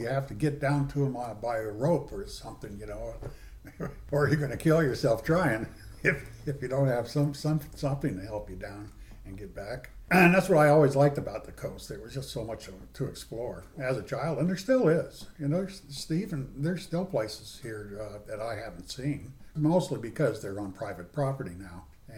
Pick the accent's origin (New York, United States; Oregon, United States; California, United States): California, United States; Eureka; also born or lived in San Francisco / Crescent City / Santa Rosa; I grew up on the coast. I was born in San Francisco. I lived in the Bay Area for a while until I was about 7 or 8 years old. And then we moved up to Eureka and Crescent City.